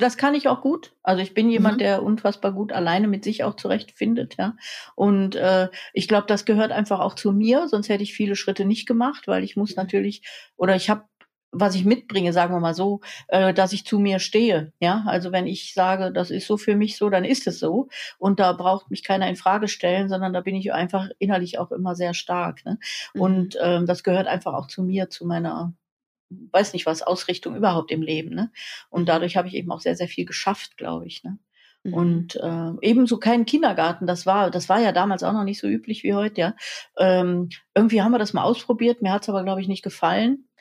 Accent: Mönchengladbach, North Rhine-Westphalia, Germany; born there; Also ich bin geboren am Niederrhein in Mönchengladbach und habe zwei ältere Schwestern.

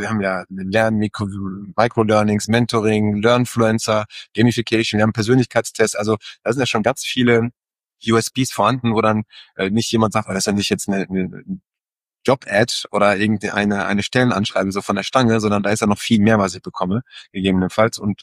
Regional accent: Singapore; now in Germany; meine alte Heimat Singapur

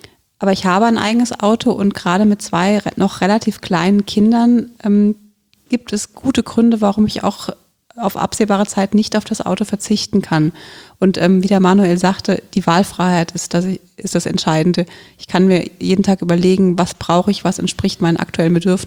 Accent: Bierstadt, Hesse, Germany; Also bin ich in der Stadt aufgewachsen, beziehungsweise in Bierstadt aufgewachsen, was mir immer zu ländlich war. Deswegen bin ich dann irgendwann mitten in die Stadt gezogen.

